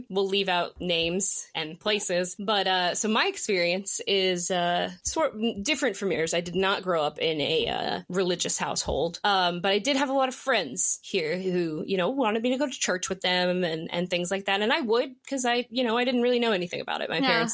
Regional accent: Bible Belt, United States; I've always had like a nervousness about, you know, religion and things like that, just because growing up in the Bible Belt, non-religious.

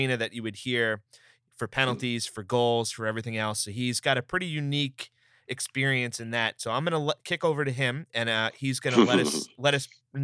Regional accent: Bethpage, New York, United States; I grew up in Bethpage.

